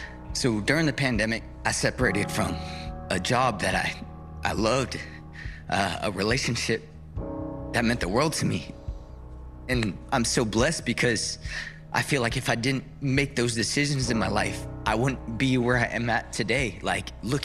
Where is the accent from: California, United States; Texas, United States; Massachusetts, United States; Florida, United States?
Florida, United States; Pensacola; I'm 30 years old. I'm from Pensacola, Florida, and I just like to dance.